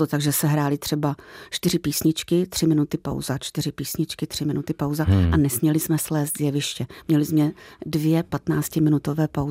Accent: Ostrava, Moravian-Silesian Region, Czechia; Já do té doby jsem vyjela z Ostravy maximálně do Malenovic, kde jsme měli chatu v Beskydech

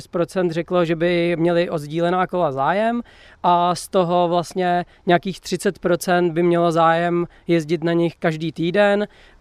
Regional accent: Rybník, Pardubice Region, Czechia; jsem tady z Rybníka

